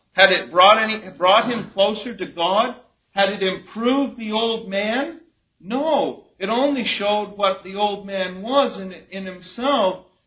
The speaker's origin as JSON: {"language": "English", "country": "Canada", "said": "It's just like I'm a Canadian, and when I cross the border, I tell them I'm a Canadian."}